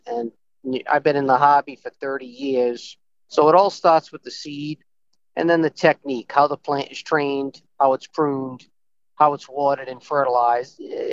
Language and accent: English; Green, Rhode Island, United States; from Green, Rhode Island.